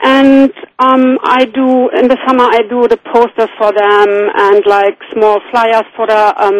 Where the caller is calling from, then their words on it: Hamburg, Germany; Hamburg, Germany.